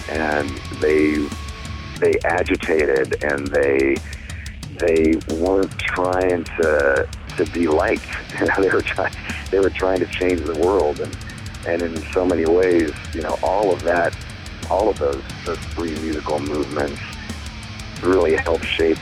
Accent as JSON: {"language": "English", "town": "Bay Area", "region": "California", "country": "United States", "tie": "born or raised there", "said": "So I grew up in the Bay Area. So, you know, I was a 15-year-old, 16-year-old kid"}